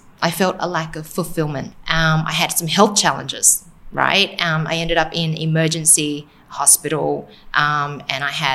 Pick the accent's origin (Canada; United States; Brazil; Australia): Australia; And so, you know, I grew up in Australia in extreme poverty.